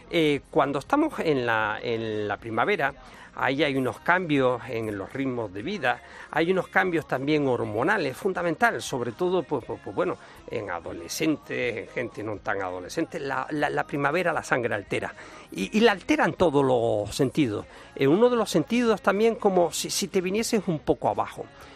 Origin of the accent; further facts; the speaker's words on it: Canary Islands, Spain; hay gente que se viene, por ejemplo, a mi tierra, Canarias, y por ejemplo en Lanzarote, tienen la ciudad de los noruegos